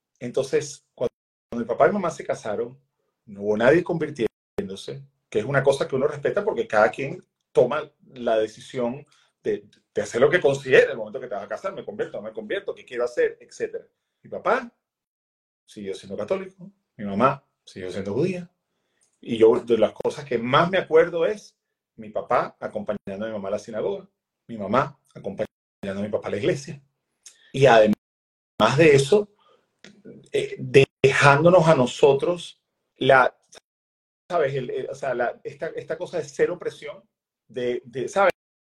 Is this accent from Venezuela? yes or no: yes; Venezuela; estando mi mamá por ahí como unos 5 meses de embarazo, se mudan a Venezuela. Y es como yo nazco y me crié y vivo en Venezuela junto a mis hermanos.